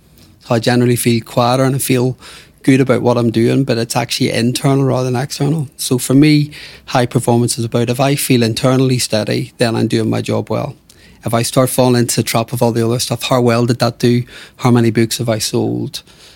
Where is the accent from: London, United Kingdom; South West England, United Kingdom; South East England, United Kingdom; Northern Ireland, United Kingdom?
Northern Ireland, United Kingdom; growing up in Northern Ireland, very, very working class roots